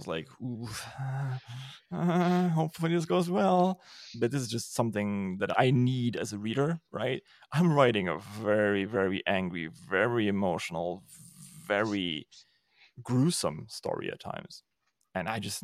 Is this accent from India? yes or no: no; Germany; accent: German; It's my German accent.